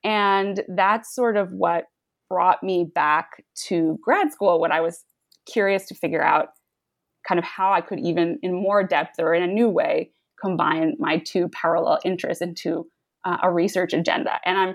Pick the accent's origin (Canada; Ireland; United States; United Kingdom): United States; New York; So I grew up in the New York suburbs, and as a young student, I took Spanish class.